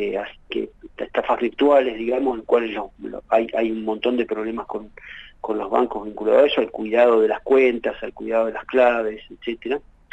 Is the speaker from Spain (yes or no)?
no; Argentina; Nosotros somos argentinos